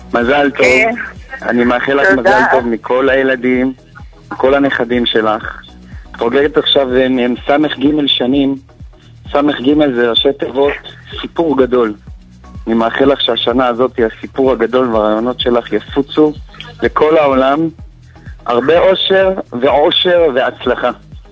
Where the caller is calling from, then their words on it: Beitar Illit, Judea and Samaria Area, Israel; מצוין, מביתר עילית, בביתר.